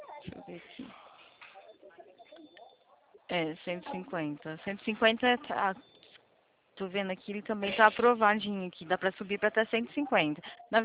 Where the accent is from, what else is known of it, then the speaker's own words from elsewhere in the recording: São Paulo, Brazil; Aí você vai ver que eu sou de São Paulo aqui, tá? Mas eu faço a região aí do Rio.